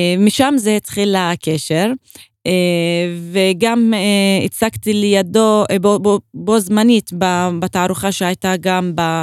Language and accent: Hebrew; Umm al-Fahm, Haifa District, Israel; זה גם מזהה עם העיר מולדת שלי, אום אל-פחם.